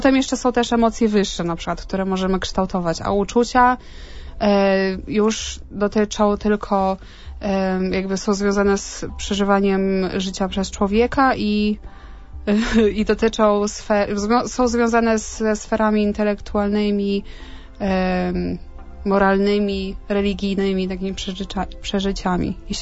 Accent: Warsaw, Masovian Voivodeship, Poland; a ja jestem z Warszawy

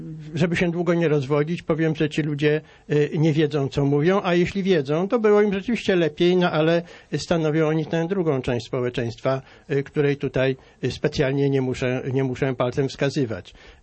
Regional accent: Warsaw, Masovian Voivodeship, Poland; No ja jestem niemalże tubylcem, ponieważ wychowałem się na Sadybie.

